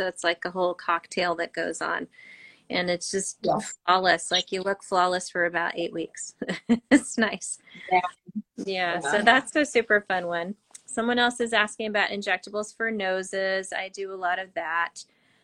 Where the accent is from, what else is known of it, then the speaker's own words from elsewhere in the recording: Santa Monica, California, United States; also born or lived in Kenya / Malibu; I was born in East Africa, in Kenya, and then grew up in all across the United States, but mainly in Santa Monica and Malibu. And only been to India twice. I'm Punjabi